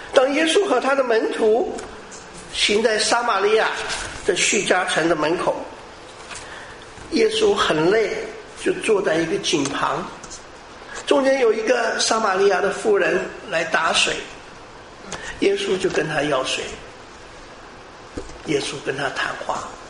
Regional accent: Taiwan; 我从台湾来的

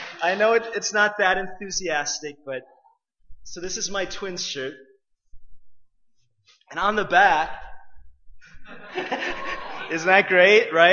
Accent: Minneapolis, Minnesota, United States; I grew up in the Minneapolis area, and that means I'm not a Yankees fan, right?

